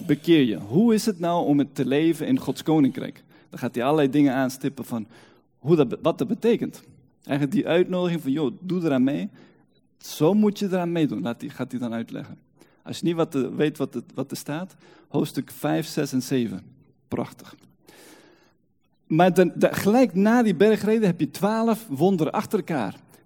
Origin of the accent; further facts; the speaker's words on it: Colombia; toen legde ik uit, ik ben in Colombia opgegroeid.